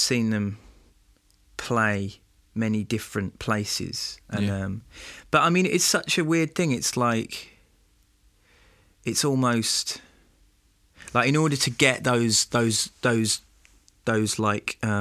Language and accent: English; Birmingham, West Midlands, United Kingdom; also born or lived in Barnet; Yeah, so I was born in Barnet. So my family were in Barnet. So all my holidays, a lot of my holidays were in Barnet. But I grew up we moved to Birmingham when I started school.